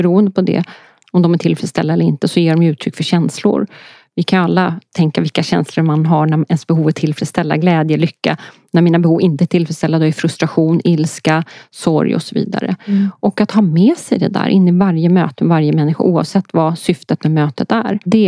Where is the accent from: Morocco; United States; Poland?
Poland; Nej, jag är polack.